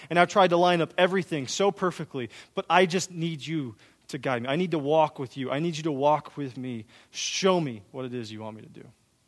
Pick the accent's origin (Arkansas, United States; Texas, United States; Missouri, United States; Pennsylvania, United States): Texas, United States; Austin; I love my hometown of Austin, Texas, where I'm from. It's an incredible city.